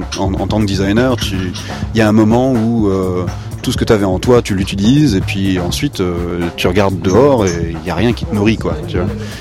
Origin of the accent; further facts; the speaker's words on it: France; moved away; also born or lived in England / Prague / Milan / United States; Moi j'ai pas vraiment fait les allers-retours, je suis parti de la France et puis j'ai vécu pendant 4 ans en Angleterre, un an à Prague, un an à Milan, et puis après je suis parti aux USA où j'ai vécu 5 ans.